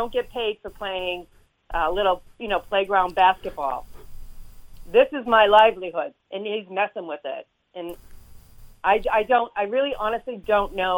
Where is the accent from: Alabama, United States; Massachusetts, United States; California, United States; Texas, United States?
Massachusetts, United States; Cape Cod; So I'm a hairdresser from the Cape